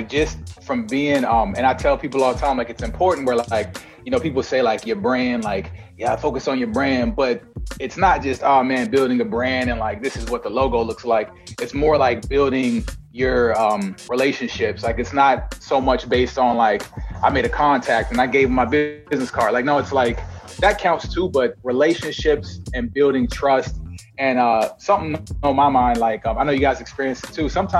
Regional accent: Virginia, United States; born there; So born in Virginia. I would say it's a small town.

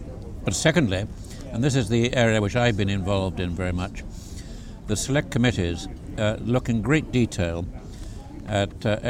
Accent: Henstridge, South West England, United Kingdom; born there; my mother, knowing she was about to give birth, rented a house next door to the church at Henstridge, and I was born on Easter Day in 1940.

